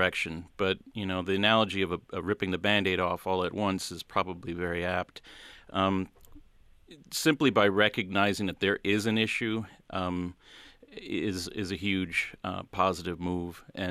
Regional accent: Nevada, United States; now in Rochester, United States; I grew up in the West Coast in Nevada. I'm a Northern Paiute and Washoe Indian.

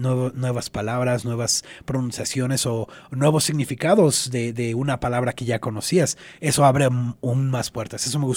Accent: United States; Yo nací aquí en Estados Unidos, he vivido la mayor parte de mi vida aquí en Estados Unidos

